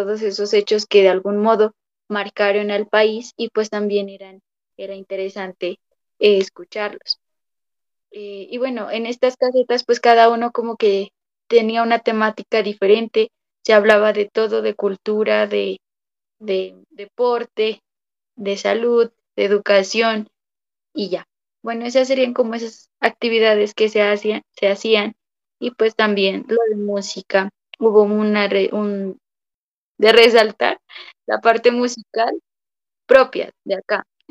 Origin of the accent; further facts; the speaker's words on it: Colombia; como patria o como colombianos nos une. Y también como comunidades indígenas, ¿no?